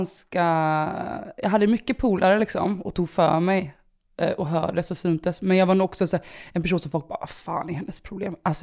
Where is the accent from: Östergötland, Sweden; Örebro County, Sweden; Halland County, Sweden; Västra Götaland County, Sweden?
Halland County, Sweden; Kungsbacka; vi växte upp i Kungsbacka, 3 mil utanför Göteborg